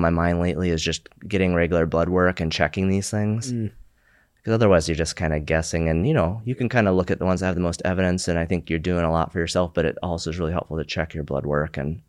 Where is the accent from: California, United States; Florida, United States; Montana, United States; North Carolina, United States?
Montana, United States; My high school, I grew up in Montana, and there's a lot of wrestlers there.